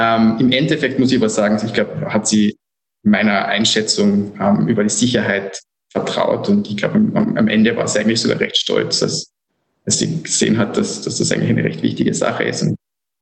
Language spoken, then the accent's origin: German; Villach, Carinthia, Austria; moved away as an adult; also born or lived in Graz; now in Brisbane, Australia; Ursprünglich bin ich eigentlich aus Villach. Das ist eine sagen wir mal, kleinere Stadt im Süden von Kärnten, an der Grenze zu Slowenien und Italien. Aber ich bin dann für mein Studium, bevor ich nach Australien gekommen bin, ungefähr 10 bis 11 Jahre in Graz